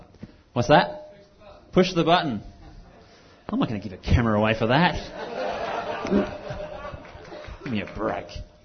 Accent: Australia; and I'm from Australia.

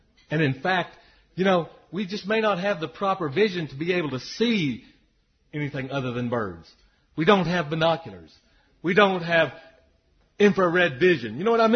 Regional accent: Texas, United States; I mean, I came from Texas, and I saw that cactuses couldn't even survive in Tennessee.

